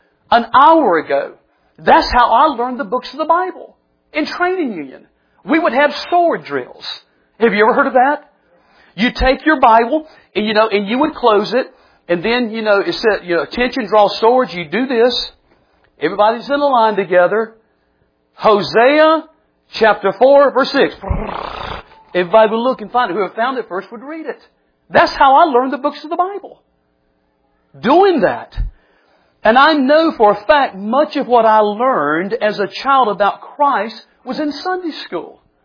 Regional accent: Florence, South Carolina, United States; I can remember growing up in Florence, South Carolina, attending the church I went to.

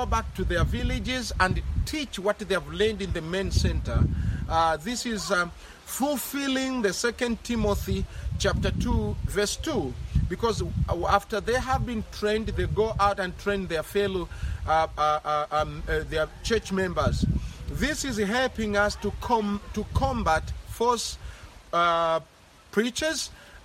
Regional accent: Tanzania; I'm coming from Tanzania.

